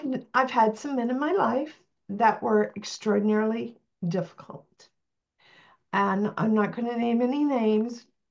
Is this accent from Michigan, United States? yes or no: yes; Pickford, Michigan, United States; because I grew up in Pickford, a farming community, and we came in from outside when I was 4 and a half, 5